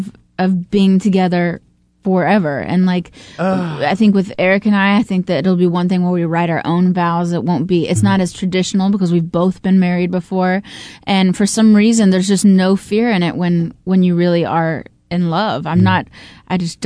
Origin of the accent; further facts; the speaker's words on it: Dallas, Texas, United States; I'm like, I am home. I'm from Dallas.